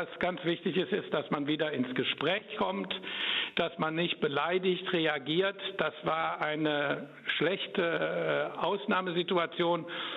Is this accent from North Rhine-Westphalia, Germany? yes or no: yes; Cologne, North Rhine-Westphalia, Germany; und ich fühle mich eigentlich immer noch als Kölner